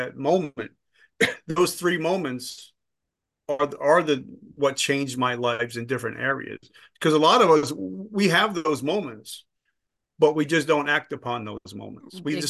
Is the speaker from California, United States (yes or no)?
no; New Jersey, United States; I'm from Jersey, so we're going to meet at the Jersey shore.